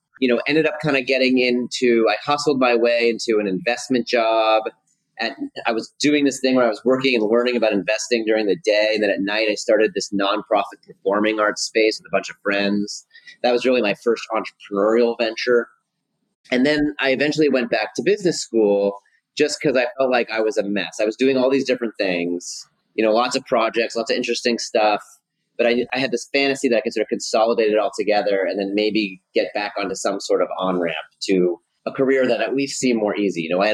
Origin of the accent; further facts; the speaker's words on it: Portland, Oregon, United States; I grew up in Portland, Oregon, or actually more accurately, when I was a kid, I grew up on a farm about 40 minutes outside of Portland, Oregon. And then we eventually moved to the suburbs.